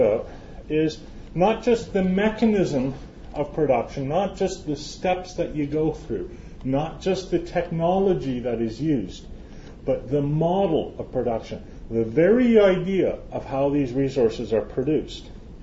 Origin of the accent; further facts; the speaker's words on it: Canada; I'm from Canada.